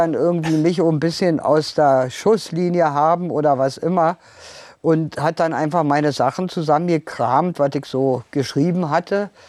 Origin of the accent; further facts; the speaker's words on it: Berlin, Germany; born there; Und natürlich bin ich auch eine gebürtige Berlinerin und irgendwie gehört das dazu.